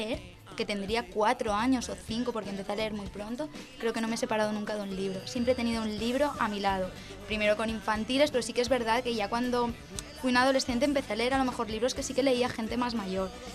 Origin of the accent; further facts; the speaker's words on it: L'Olleria, Valencian Community, Spain; yo soy de Lollería. Lollería es un pueblo que tiene más o menos 8.000 habitantes de la provincia de Valencia. Está entre Xàtiva y Ontinyent, que supongo que os sonará más. Es un pueblo pequeño y allí he vivido toda mi vida.